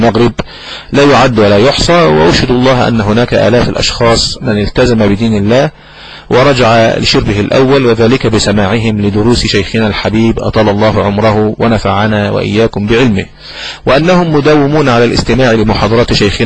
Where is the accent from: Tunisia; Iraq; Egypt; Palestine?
Egypt; Kafr El Sheikh, Kafr El Sheikh Governorate; فلقد سافر وترك فراغا كبيرا عندنا في كفر الشيخ.